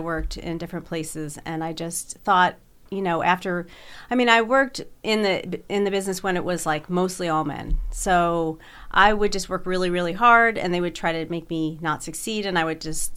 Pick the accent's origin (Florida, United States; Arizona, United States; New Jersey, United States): New Jersey, United States; Tewksbury; I grew up in like a rural part of New Jersey. It's called Tewksbury, and it's in Hunterdon County.